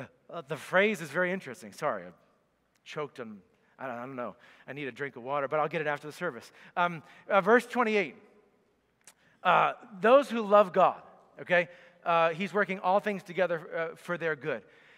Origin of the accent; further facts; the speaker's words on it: Pennsylvania, United States; I grew up in Pennsylvania, and just down the road from me was 10th Presbyterian Church.